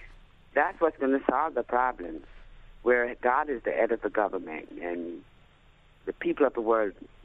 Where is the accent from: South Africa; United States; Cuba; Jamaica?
Jamaica; I'm Jamaican.